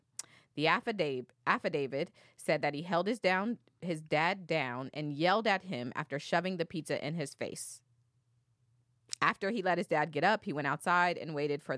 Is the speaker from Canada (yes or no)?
no; Ohio, United States; But we're from Ohio. So my dad was like, if you're going to get one, it's going to be the Buckeyes.